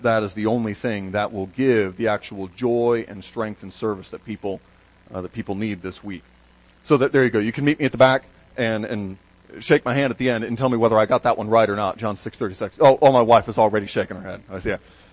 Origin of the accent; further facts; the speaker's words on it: Michigan, United States; a young man with whom I grew up in Michigan moved with his family, wife and children, to Louisville as well